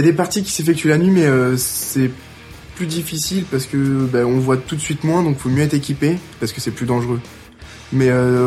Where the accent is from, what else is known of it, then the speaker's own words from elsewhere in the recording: Île-de-France, France; j'ai 17 ans, je viens des Yvelines, 78.